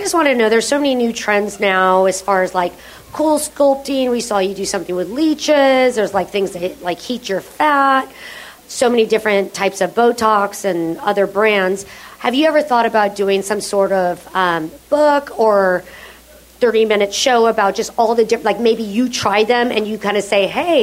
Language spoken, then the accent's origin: English; Las Flores, California, United States; Hi, I'm from Las Flores, California.